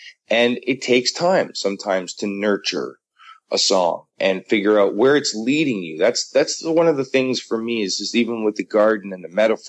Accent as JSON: {"language": "English", "town": "Markham", "region": "Ontario", "country": "Canada", "tie": "born or raised there", "said": "I grew up in Markham, which is only 15 miles out of the city of Toronto, but it was all countryside. We had 1,500 acres. We had dairy cattle."}